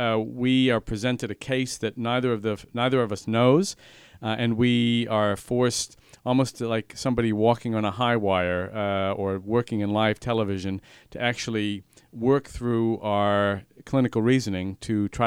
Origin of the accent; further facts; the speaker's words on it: Boston, Massachusetts, United States; moved away as an adult; now in New Zealand; And I'm originally from Boston, which is where I did most of my training and worked as a consultant physician in internal medicine for a number of years